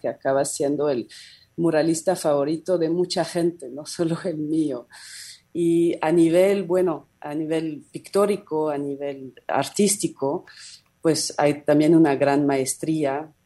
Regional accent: France; Spanish is a second language; es algo que también se relaciona con mi cultura, soy francesa.

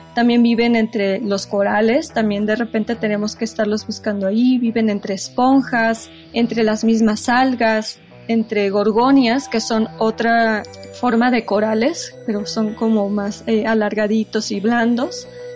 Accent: Oaxaca, Mexico; Yo soy de Oaxaca, entonces esto me enorgullece mucho

